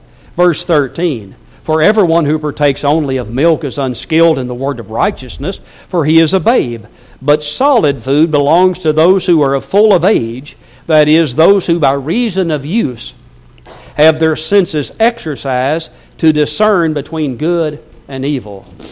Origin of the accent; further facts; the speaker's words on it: Blytheville, Arkansas, United States; I grew up in Blytheville, Arkansas. I worked in a jewelry store when I was in high school